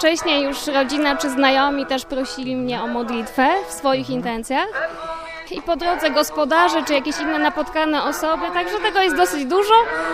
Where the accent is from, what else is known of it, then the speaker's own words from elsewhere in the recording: Poznań, Greater Poland Voivodeship, Poland; Ja z Poznania.